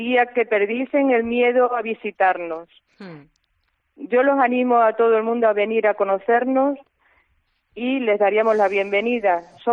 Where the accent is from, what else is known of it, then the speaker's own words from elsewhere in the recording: Extremadura, Spain; Pues mira, yo voy a tirar para mi tierra, Extremadura